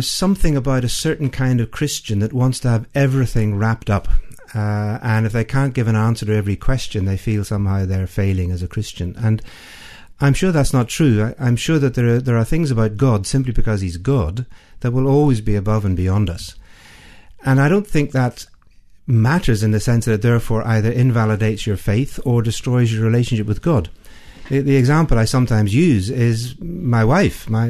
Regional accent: Belfast, Northern Ireland, United Kingdom; accent: Belfast; Well, my origins, as my accent will quickly tell you, are from Belfast.

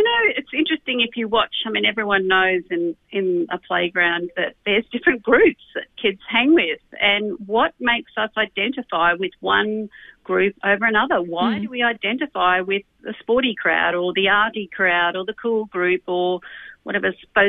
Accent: Australia; I see myself as an Australian

